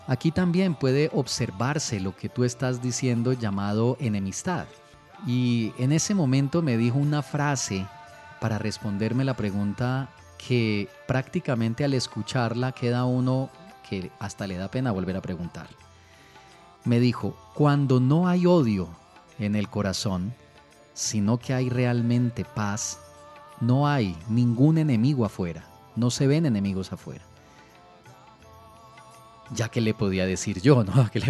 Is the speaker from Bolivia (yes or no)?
no; Colombia; como buenos colombianos o como buenos occidentales que somos